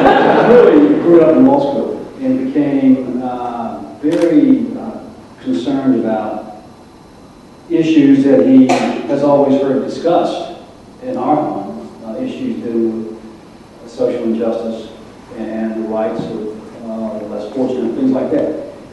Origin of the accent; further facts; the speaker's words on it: Mississippi, United States; And Mississippi, my home state, there's been almost no innocence activity in that state.